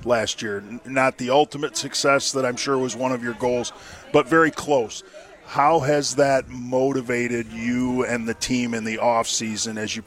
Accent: Royal Oak, Michigan, United States; I grew up in Royal Oak, so kind of the Metro Detroit area and Pine Knob.

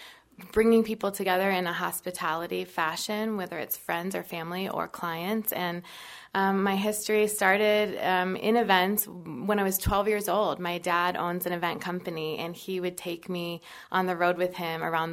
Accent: Chicago, Illinois, United States; I'm from Chicago, the Midwest. We're known for our, you know, blue-collar, hardworking mentality.

